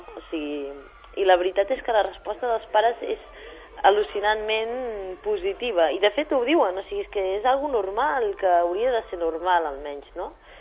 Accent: Folgueroles, Catalonia, Spain; Jo sóc de Folgueroles.

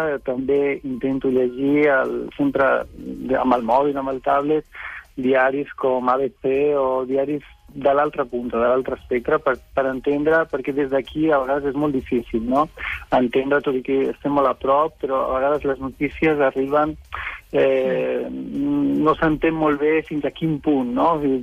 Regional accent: Barcelona, Catalonia, Spain; now in Venice, Italy; De Barcelona.

